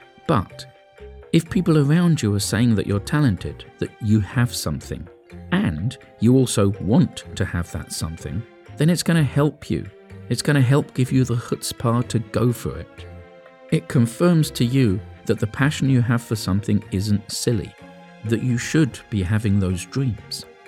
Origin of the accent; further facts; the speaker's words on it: Edmonton, London, United Kingdom; I'm from North London. All right, North East London, but still. Proud to say, I was born in London's stabbiest borough, and 55 years later it still holds that crown.